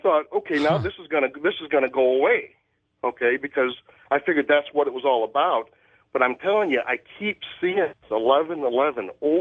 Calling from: Cedar Rapids, Iowa, United States; Cedar Rapids, Iowa.

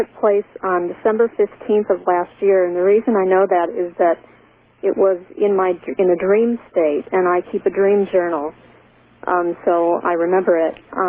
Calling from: Syracuse, New York, United States; from Syracuse, New York.

